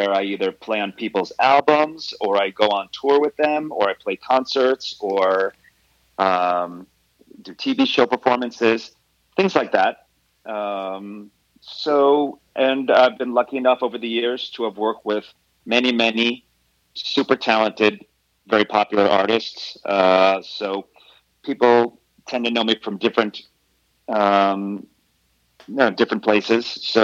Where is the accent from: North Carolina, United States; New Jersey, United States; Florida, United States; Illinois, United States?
New Jersey, United States; now in Los Angeles, United States; I grew up in New Jersey in the United States.